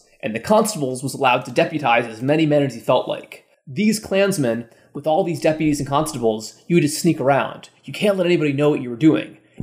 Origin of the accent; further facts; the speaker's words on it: Youngstown, Ohio, United States; 79 years, 78 years. I was born in Briar Hill on Alvin Street.